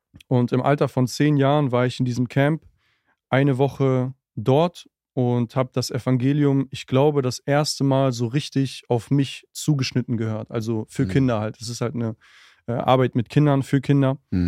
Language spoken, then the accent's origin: German; Büren, North Rhine-Westphalia, Germany; Ja, also ich bin aufgewachsen in Büren. Das ist eine kleine Stadt im Kreis Paderborn. Und ich bin sehr früh in Kontakt mit dem christlichen Glauben gekommen